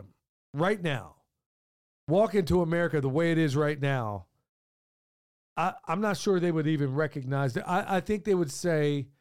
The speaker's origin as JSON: {"language": "English", "region": "North Carolina", "country": "United States", "said": "but I am an American first. I am, you know, I am a North Carolinian first. That's really what I am."}